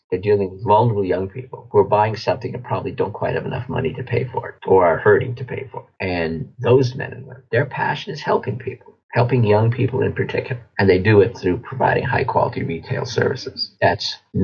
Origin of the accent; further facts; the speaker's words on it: Canada; I'm going to decline because I'm Canadian.